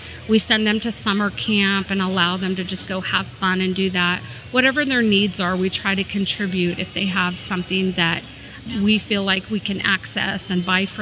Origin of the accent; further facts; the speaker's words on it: California, United States; I am from California, but I'm not a surfer.